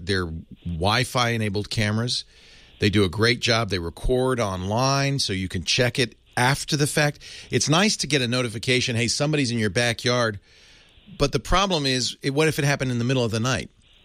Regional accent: Providence, Rhode Island, United States; I grew up in Providence.

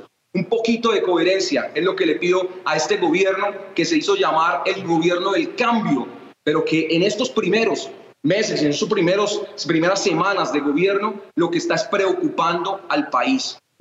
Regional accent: Colombia; Soy colombiano y voy a estar ahí para defender al pueblo

